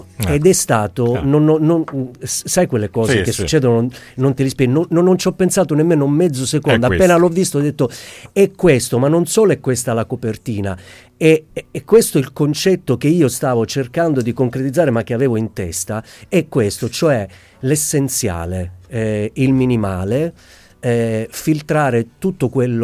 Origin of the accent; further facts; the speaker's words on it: Vittoria, Sicily, Italy; No, io sono di Vittoria, provincia di Ragusa, ecco.